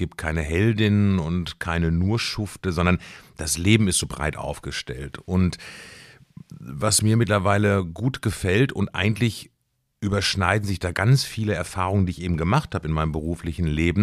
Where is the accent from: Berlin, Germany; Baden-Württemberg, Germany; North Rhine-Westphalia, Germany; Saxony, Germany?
North Rhine-Westphalia, Germany; born there; moved away as an adult; now in Thuringia, Germany; fühle mich aber dem Thüringischen sehr verbunden, vielleicht ob der Tatsache, dass ich hinterm Sauerland geboren wurde, in Nordrhein-Westfalen, Ruhrgebiet Münsterland, habe meinen Weg gefunden über Weimars Partnerstadt Trier, dort habe ich studiert, habe in Mannheim gearbeitet